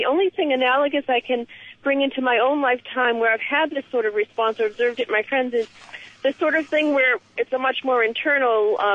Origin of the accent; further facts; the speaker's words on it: Massachusetts, United States; but growing up in Massachusetts, my older sister is 9 years older than me.